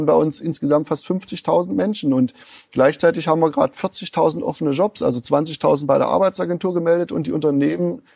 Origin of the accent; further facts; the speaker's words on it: Saxony-Anhalt, Germany; auch hier in meiner Heimat Sachsen-Anhalt brauchen wir die Unterstützung der Bundesregierung an verschiedenen Stellen.